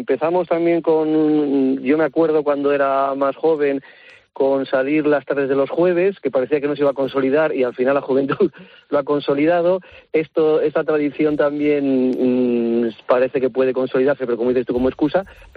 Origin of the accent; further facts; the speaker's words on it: Valladolid, Castile and León, Spain; Yo soy de Valladolid